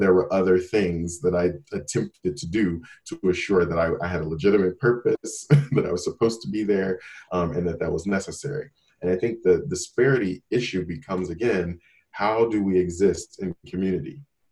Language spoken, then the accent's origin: English; Nebraska, United States; But primarily, I'm here in my home state in Nebraska.